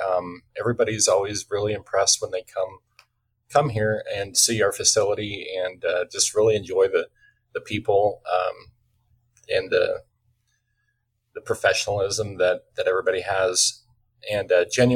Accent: Friend, Nebraska, United States; Growing up, I grew up in Friend, Nebraska, and I worked a lot of times in the cornfields, just like everybody else.

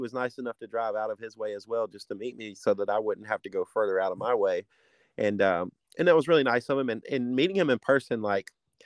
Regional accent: North Carolina, United States; now in Texas, United States; but back home, I'm from the East Coast, you know, from North Carolina, yeah, originally. And here in Texas, it's hard to find my favorite drink

